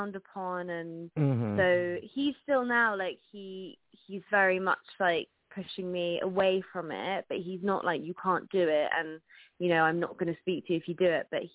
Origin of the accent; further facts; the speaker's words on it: London, United Kingdom; So I grew up in London, and so did my parents, but we traveled back.